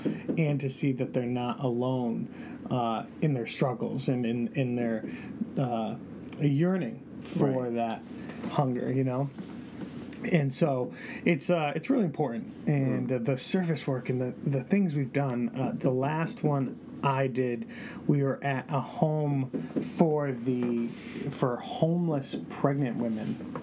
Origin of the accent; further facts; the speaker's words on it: Connecticut, United States; So we're just from Connecticut, you know, and there'll be kids from Minnesota and everywhere else.